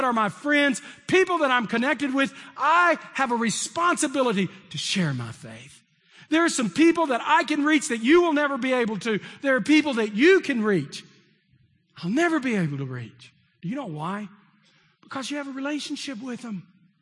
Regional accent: Texas, United States; you know, I'm from Texas, so if we do something, we want to do it, right?

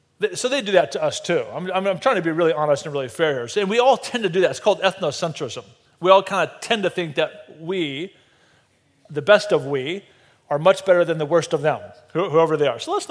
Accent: Colorado, United States; also born or lived in Nebraska; I've grown up in Colorado, so you could say, actually I was born in Nebraska, so I'm a little confused, but I can be called a son of Colorado or a son of Nebraska

